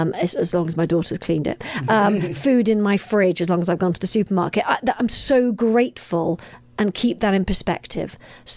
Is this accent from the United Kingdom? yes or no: yes; Derby, East Midlands, United Kingdom; I'm a girl from Derby. I'm a girl from the middle of England, and I've managed to come over here and do this.